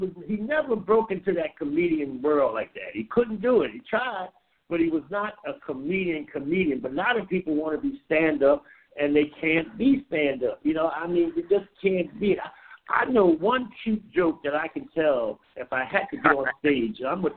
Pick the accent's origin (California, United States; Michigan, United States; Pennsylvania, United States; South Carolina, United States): Pennsylvania, United States; Philadelphia; I came to this town in 1972. I'm not from this town. I'm from Philadelphia. But I came here by the way of the United States Air Force.